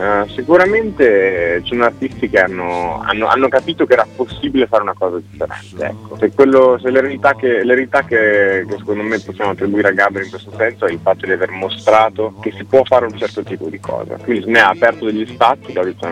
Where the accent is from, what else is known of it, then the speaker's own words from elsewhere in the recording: Pietrasanta, Tuscany, Italy; born there; now in Milan, Italy; sono nato a Pietrasanta, in Toscana, non ho proprio nulla del milanese doc, ho solo, però molto innamorato di Milano, come tutti i pseudo milanesi.